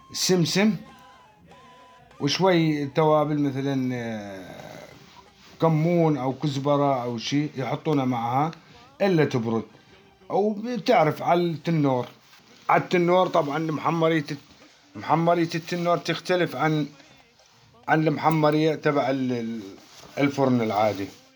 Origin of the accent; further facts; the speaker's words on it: Deir ez-Zor, Deir ez-Zor Governorate, Syria; أنا ابن دير الزور